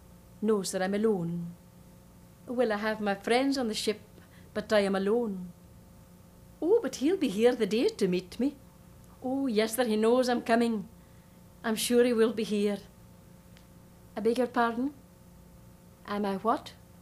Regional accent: Crianlarich, Scotland, United Kingdom; I come from Crianlarich. Crianlarich. Crianlarich. It's a small place. It's not very far from Glasgow. It's partway between Loch Katrine and Loch Awe in the Highlands of Scotland.

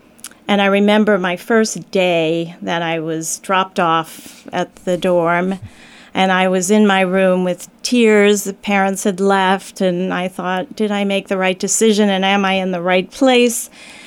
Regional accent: New York, United States; now in Westport, United States; No, I grew up in New York, originally in Long Island, and then headed to New York City and spent most of my adult life in New York City

